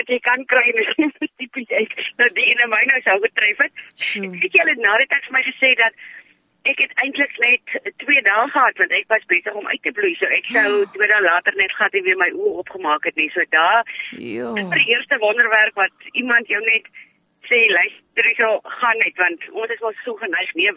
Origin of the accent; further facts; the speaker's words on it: Malmesbury, Western Cape, South Africa; now in Somerset West, South Africa; soos jy kan hoor, ek is oorspronklik van Mamesbreek, ek bly tans in Somerset West